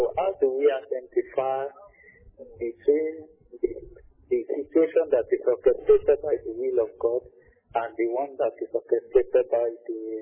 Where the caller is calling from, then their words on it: Lagos, Nigeria; I'm calling from Lagos.